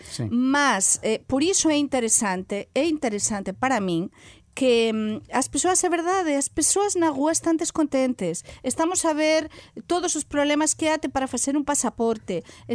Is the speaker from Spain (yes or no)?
yes; Spain; Portuguese is a second language; eu falo como espanhola, como europeia, e sou realmente muito europeia, muito pró-Europa